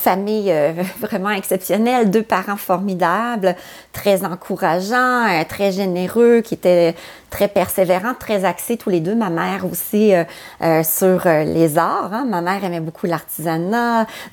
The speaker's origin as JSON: {"language": "French", "town": "Quebec City", "region": "Quebec", "country": "Canada", "said": "je suis originaire de Québec, mais je suis de la région Québec depuis Québec. Fort le temps, oui, de la région de Québec, c'est ça."}